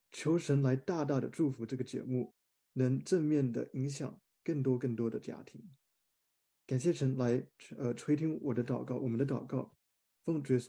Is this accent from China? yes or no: no; United States; born there; Chinese is a second language; 我先说我是在美国出生的，所以我的中文不是特别好